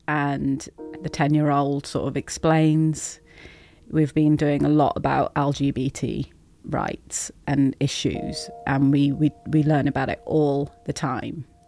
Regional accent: Birmingham, West Midlands, United Kingdom; Yeah, so I grew up in Birmingham and we had cousins who lived in Alum Rock.

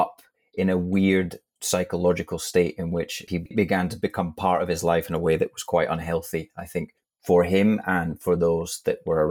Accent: Scotland, United Kingdom; I'm the author of the piece you're about to listen to. I'm a Scottish writer.

